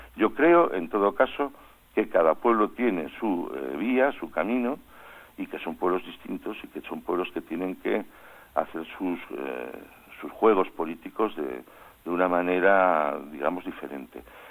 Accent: Basque Country, Spain; y porque soy vasco, y entonces quizás estoy más sensibilizado

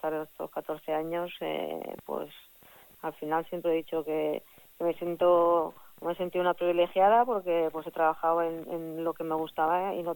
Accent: Eibar, Basque Country, Spain; soy de Eibar, empecé jugando ahí en aquella época en el Urki, que luego pasamos al Eibartarra, y el Eibartarra que es el equipo que ha surgido el Eibar hoy en día, ¿no? Y luego pasé por Madrid un par de años y acabé en el Levante

